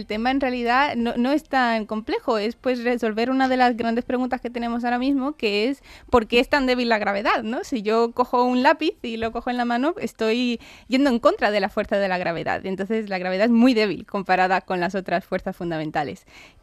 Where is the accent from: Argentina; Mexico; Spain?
Spain; Andalusia; ha sido aquí en mi tierra, en Andalucía